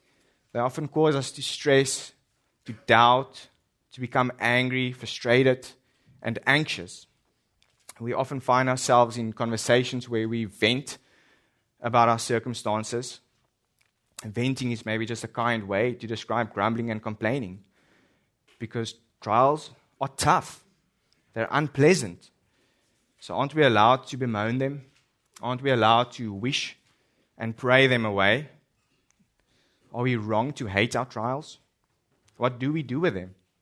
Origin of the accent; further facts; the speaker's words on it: South Africa; I'm from South Africa. And so maybe this is a good time to remind you that if I speak differently, where I am from, you guys are the ones with the accent.